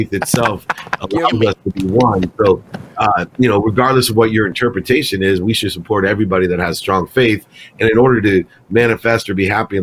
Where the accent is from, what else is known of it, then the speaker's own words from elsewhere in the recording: Akron, Ohio, United States; I grew up in Akron, Ohio, with a single mom and six kids. I was actually born in the same hospital as LeBron James and Steph Curry